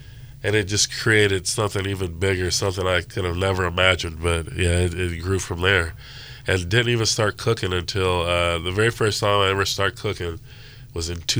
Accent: Fresno, California, United States; No, but yeah, you know, grew up in the Central Valley, so my family, you know, so three of my grandparents are from Ok

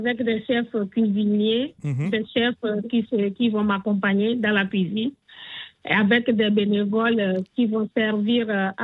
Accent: Togo; now in Canada; je suis togolaise résidant au Canada.

